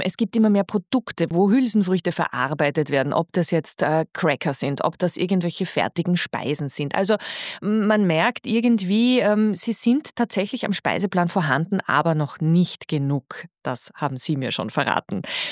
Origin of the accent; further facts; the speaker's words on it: Austria; Und das sind jetzt alles Gewächse, die bei uns in Österreich gedeihen?